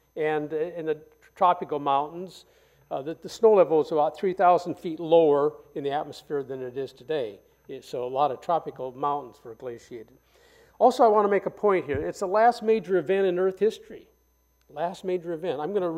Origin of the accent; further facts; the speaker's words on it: Bozeman, Montana, United States; I'm from Bozeman, Montana, but my sister lives here, so I'm out here every year.